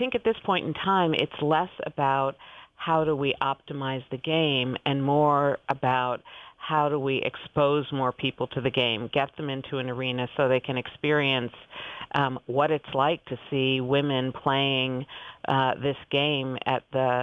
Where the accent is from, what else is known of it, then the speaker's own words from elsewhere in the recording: Cleveland, Ohio, United States; You know, I remember I grew up in Cleveland, Ohio, mm-hmm. And my father had season tickets to the Cleveland Cavaliers for many, many, many years.